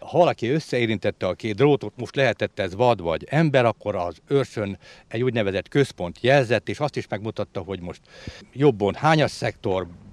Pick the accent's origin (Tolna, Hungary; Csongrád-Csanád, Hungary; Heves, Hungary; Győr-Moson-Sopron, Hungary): Csongrád-Csanád, Hungary; Ópusztaszer; born there; now in Sopronkövesd, Hungary; Én nem vagyok Sopronkövesdi, én ópusztaszeri születésű vagyok, alföldi, és a helyi illetők azt mondták, hogy minimum 25 év kell ahhoz, hogy valaki törzsgyökeressé váljon. Hát egy kicsivel most már többet vagyok itt.